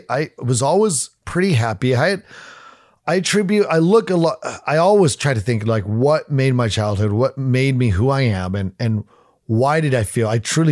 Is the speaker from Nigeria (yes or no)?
no; Oregon, United States; not when I grew up, you know, where I grew up in Oregon, like it's great.